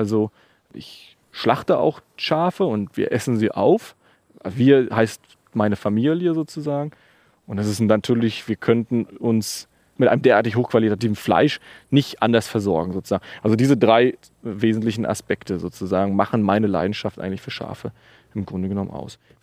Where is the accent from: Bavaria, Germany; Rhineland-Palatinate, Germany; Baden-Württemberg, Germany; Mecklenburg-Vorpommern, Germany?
Mecklenburg-Vorpommern, Germany; Ich bin auf Rügen geboren und aufgewachsen.